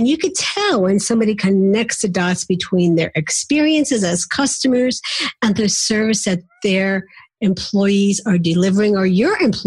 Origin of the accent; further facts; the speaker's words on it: United States; Although I'm from the East Coast, I don't quite have that Long Island accent that you're going to be hearing from her.